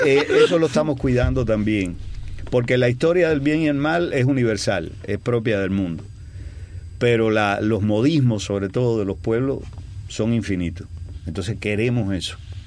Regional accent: Cuba; yo soy cubano.

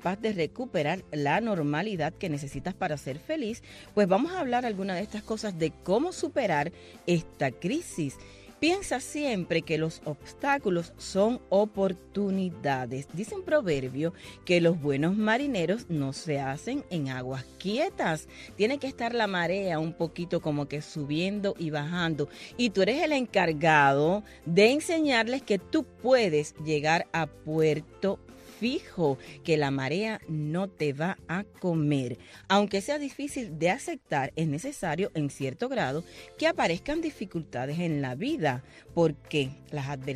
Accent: Cuba; sé de todas las situaciones que hay en Cuba porque soy cubana igual que ustedes

